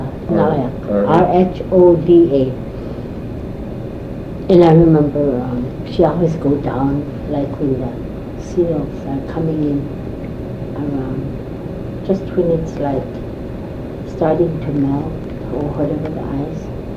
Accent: Kaktovik, Alaska, United States; I remember him being spotted when we were growing up in Kaktori. And then going to grade school.

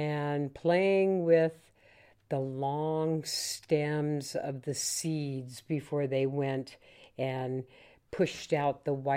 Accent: Alaska, United States; also born or lived in Lake Charles, United States / Vermont, United States; I was born in Lake Charles, Louisiana. I then moved to Vermont and lived on the family dairy farm until I was 5 and a half. My family, my mother and father, my three brothers, and I moved to Alaska.

